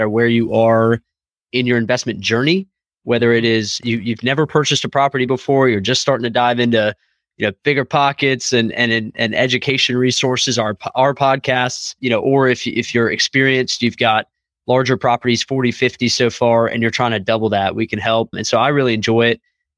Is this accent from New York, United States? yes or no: no; Clearwater, Florida, United States; now in Birmingham, United States; I grew up in Florida, so Clearwater, Tampa area, you know, shout out the 727.